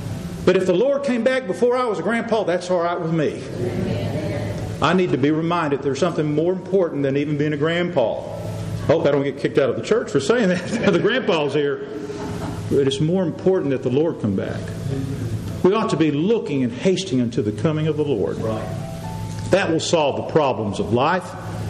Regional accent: Texas, United States; As much as I love to say, I'm from Texas. You know, that's what Texans do. We brag about being from Texas.

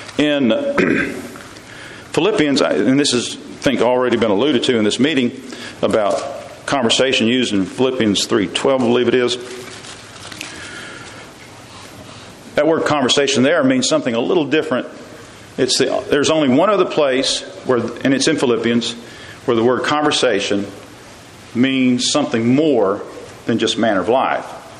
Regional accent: Texas, United States; I love to trace my roots. I'm a Texan. And a Texan will tell you he's from Texas.

